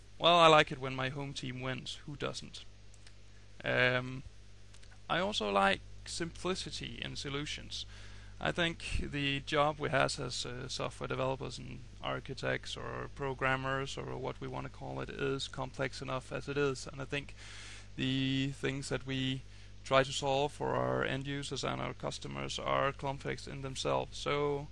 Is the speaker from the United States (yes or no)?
no; Denmark; consultancy based in Denmark, where I also live right now. I'm from Denmark